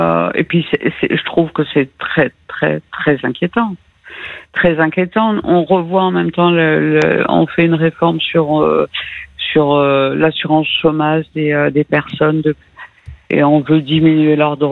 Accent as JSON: {"language": "French", "country": "France", "tie": "born there", "said": "je suis née en France, mon papa il est venu très jeune"}